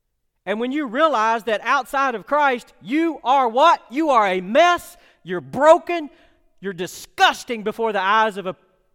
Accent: West Virginia, United States; And listen, I grew up in West Virginia. When we had revival, we had revival.

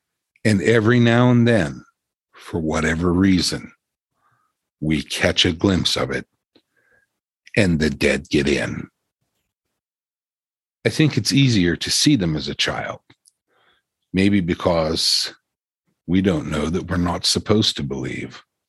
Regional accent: Ohio Valley, United States; also born or lived in West Virginia; I grew up in the Ohio Valley. I was born in West Virginia, but haunted Ohio was all around us.

